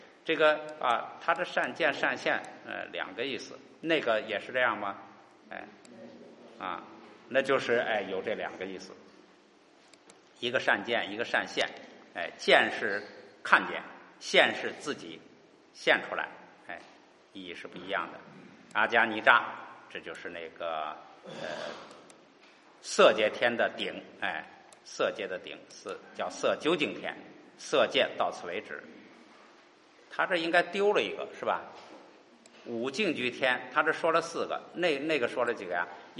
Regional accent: China; 我们中国人因为认为这个无不是没有嘛

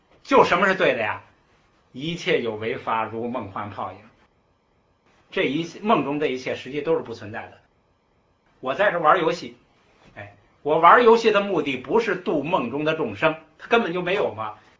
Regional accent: China; 我们中国人好简，把四个字简成两个字

